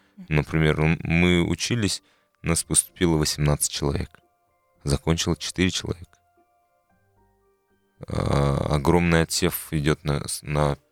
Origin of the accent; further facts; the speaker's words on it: Olkhon, Irkutsk Oblast, Russia; Ну, конечно же, для меня я вырос на Ольхоне